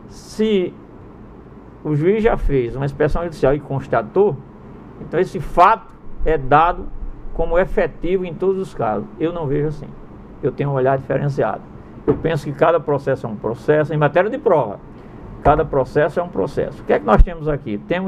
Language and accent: Portuguese; Paraíba, Brazil; born there; matuta lá do interior da Paraíba, onde eu nasci